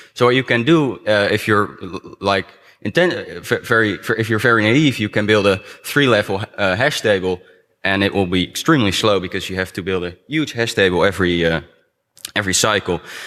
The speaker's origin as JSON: {"language": "English", "country": "Netherlands", "said": "I'm from the Netherlands, and I'm going to show you something about this."}